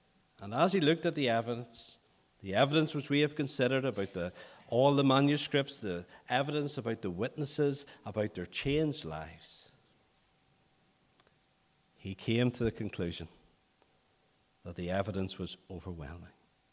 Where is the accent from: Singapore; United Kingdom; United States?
United Kingdom; Northern Ireland; I come from South Armagh.